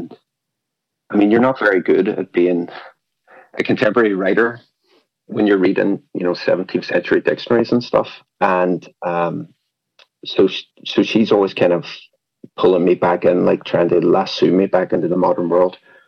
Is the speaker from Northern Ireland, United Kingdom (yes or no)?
yes; Derry, Northern Ireland, United Kingdom; growing up in Derry, it's a very working class place, the troubles were happening.